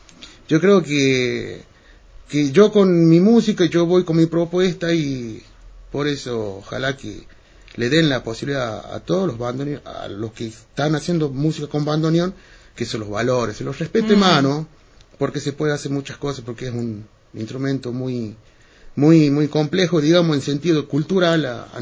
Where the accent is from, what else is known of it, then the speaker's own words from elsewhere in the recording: El Salado, Catamarca, Argentina; Yo vengo del Salado, es un pueblito chiquito, no sé si sabe usted. El Salado es un pueblo chiquito de 600 habitantes, es cuna de grandes bandoneonistas. Y nosotros tenemos, es el departamento Tinogasta.